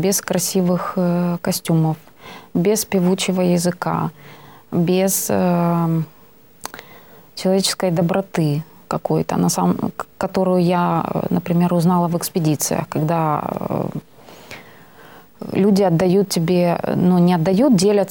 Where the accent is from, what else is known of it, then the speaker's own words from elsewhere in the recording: Ukraine; Прежде всего, родина. Там, где я родилась, там, где я выросла, там, где я услышала песни народные